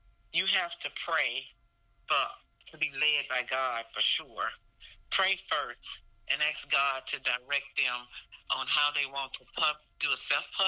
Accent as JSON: {"language": "English", "town": "Colfax", "country": "United States", "tie": "born or raised there", "said": "And everybody that knew me from my Colfax, from growing up in Colfax, they knew"}